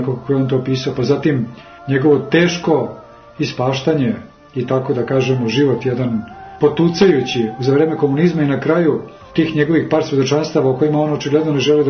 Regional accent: Belgrade, Serbia; iz Beograda, mog rodnog grada, on je rođeni Beograđanin, ja sam Beograđanin. Zanimljivo da on sa Dedinja, ja sam sa Dedinja, odnosno sa oboda Dedinja, kod Hyde Parka, nedaleko od Užičke

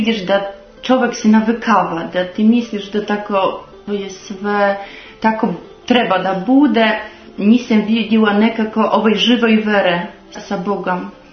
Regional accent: Poland; born there; first language Polish; Serbian is a second language; Ja sam rođena u Poljskoj, znači moji roditelji su pravoslavni, svi poreklo, porodica, to je moj materni jezik poljski

